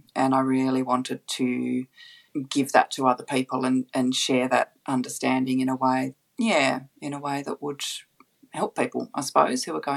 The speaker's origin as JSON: {"language": "English", "town": "Hobart", "region": "Tasmania", "country": "Australia", "tie": "born or raised there", "also_born_or_lived": "Launceston", "said": "back to 1976 when I was born in Launceston, Tasmania. I started my life in the north of Tassie and moved when I was a couple of years old down to Hobart."}